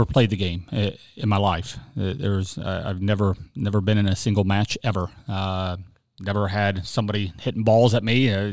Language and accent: English; Muncie, Indiana, United States; The area that I was from Muncie, Indiana, 70,000 people in there, but it was really, really elite volleyball at the time, and still is.